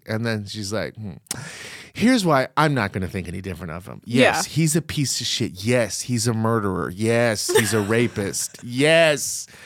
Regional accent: Providence, Rhode Island, United States; I'm from Providence.

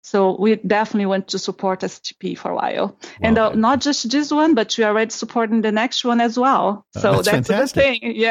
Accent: Brazil; English is a second language; also born or lived in Boston; now in Dallas, United States; totally Dallas girl. But actually, you know, I'm originally from Brazil. That's my accent. That's where I'm from, beautiful, hot Brazil. And I used to live in Boston before

